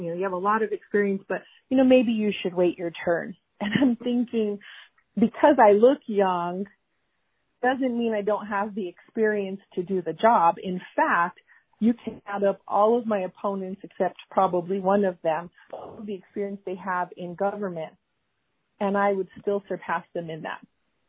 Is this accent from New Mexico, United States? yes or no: yes; Las Vegas, New Mexico, United States; people also seem to forget that I was born and raised and have generations of living in New Mexico. I am from Las Vegas and Mora, which are two of the poorer counties in the state of New Mexico